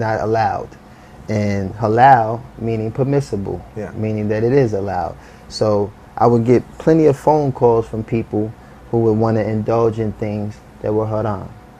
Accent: Harlem, New York, United States; I'm born and raised in Harlem.

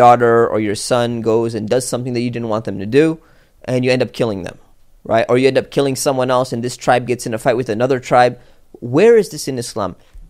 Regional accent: United States

